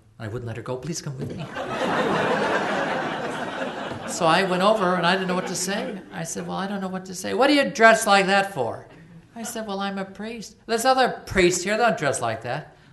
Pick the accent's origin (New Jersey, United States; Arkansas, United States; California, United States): California, United States; I'm from California, blah, blah, blah.